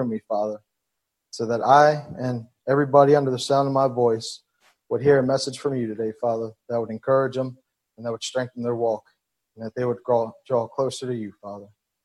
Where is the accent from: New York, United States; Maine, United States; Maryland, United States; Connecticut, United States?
Maryland, United States; Baltimore; I'm from Baltimore. I can't even grow a garden.